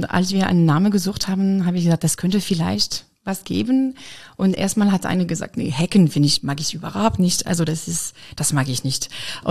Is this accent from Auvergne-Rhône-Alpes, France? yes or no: yes; Lyon, Auvergne-Rhône-Alpes, France; German is a second language; moved away as an adult; now in Weimar, Germany; Ich komme aus Frankreich, aus Lyon. Genau, und ich bin nach Deutschland gekommen für mein Studium.